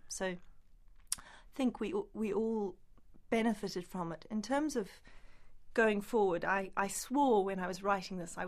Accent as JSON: {"language": "English", "country": "Botswana", "tie": "born or raised there", "said": "she said, no, write about growing up in Botswana. And I was very surprised at it, but I did."}